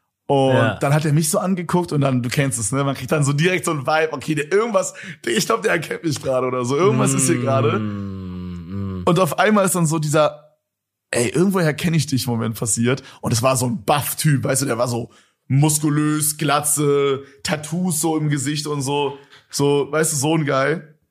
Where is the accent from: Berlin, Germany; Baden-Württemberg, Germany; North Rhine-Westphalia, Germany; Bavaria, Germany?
Berlin, Germany; Aber da geht man halt eigentlich nicht hin als Berliner so.